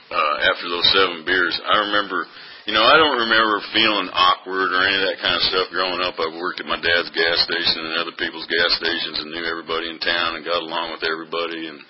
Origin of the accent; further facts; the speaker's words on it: Midwest, United States; I grew up out in the Midwest and started drinking when I was like 14.